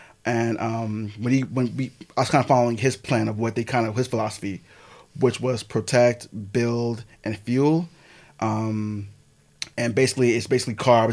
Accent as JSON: {"language": "English", "town": "Silver Spring", "region": "Maryland", "country": "United States", "tie": "born or raised there", "said": "I was born and raised in Silver Spring, Maryland."}